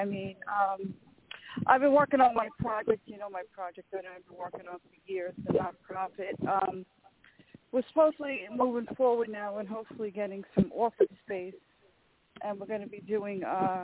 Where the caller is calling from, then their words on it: New York, United States; from New York.